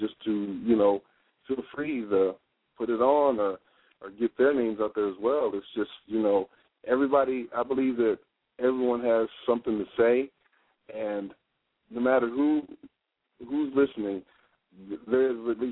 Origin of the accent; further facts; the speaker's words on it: Houston, Texas, United States; I'm originally from Houston, Texas, in the home of life.